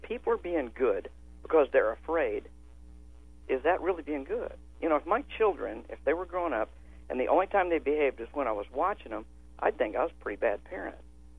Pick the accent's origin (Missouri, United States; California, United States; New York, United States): Missouri, United States; Kansas City; Correction, I'm from Kansas City.